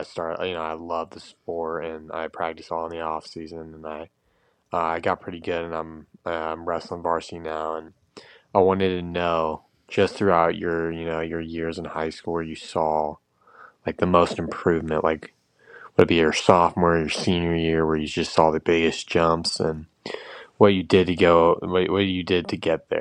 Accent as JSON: {"language": "English", "region": "Ohio", "country": "United States", "said": "I'm from Ohio, and I've been wrestling for about 2 years now."}